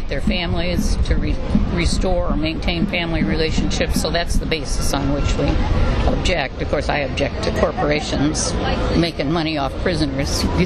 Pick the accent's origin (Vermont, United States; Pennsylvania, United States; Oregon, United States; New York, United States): Vermont, United States; Waitsfield; drove here from Vermont yesterday, and the day before that I was baking pies for a church supper in my hometown, so no, I didn't see it.